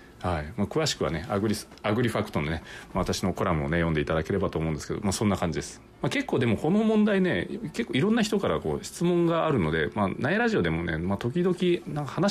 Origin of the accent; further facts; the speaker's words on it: Ishikawa, Japan; もしかしたら私のふるさとのね、まあ、近くにもねそういうふうにね言われ始めたところがねあるかもしれないですよね。